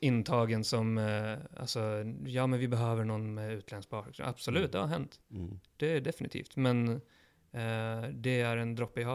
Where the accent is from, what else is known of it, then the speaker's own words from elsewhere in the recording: Sweden; Jag växte upp i Sverige under 90-talet.